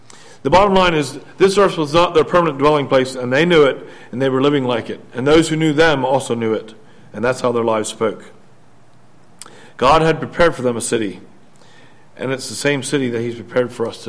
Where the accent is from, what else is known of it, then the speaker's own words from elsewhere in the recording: United States; I'd be expected to honor Mexico or Canada with their laws, even though I'm from the United States.